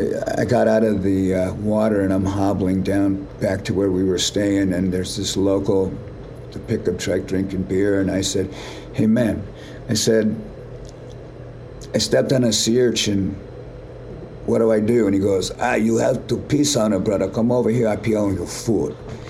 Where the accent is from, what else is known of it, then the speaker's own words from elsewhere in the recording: Huntington Beach, California, United States; we're two guys from Huntington Beach that got really blessed.